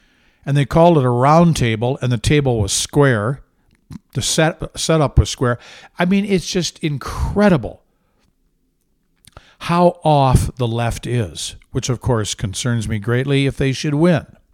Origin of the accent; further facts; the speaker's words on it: Midwest, United States; you may think this is just simply Midwestern bias because I grew up in the Midwest, and it probably is.